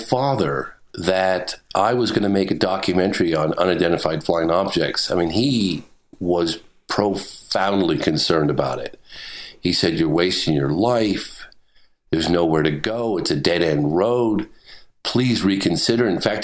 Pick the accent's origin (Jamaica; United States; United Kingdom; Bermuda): United Kingdom; Exeter, South West England; born there; I was born in Exeter